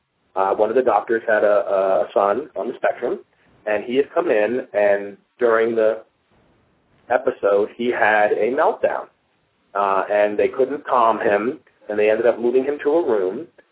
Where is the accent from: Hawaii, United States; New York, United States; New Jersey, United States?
New Jersey, United States; And I just want to welcome everybody and tell them, even though I'm from New Jersey, please don't judge me by what you watch on television.